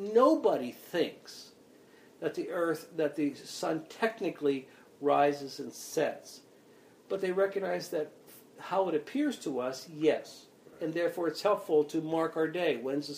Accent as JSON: {"language": "English", "town": "Pittsburgh", "region": "Pennsylvania", "country": "United States", "tie": "born or raised there", "said": "And, of course, I think in terms of growing up in Pittsburgh, where I grew up, the Steelers were terrible for years."}